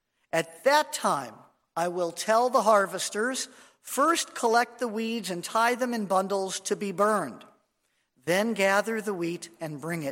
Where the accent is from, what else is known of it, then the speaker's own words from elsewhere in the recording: Los Angeles, California, United States; I'm a kid from Los Angeles. What do I know?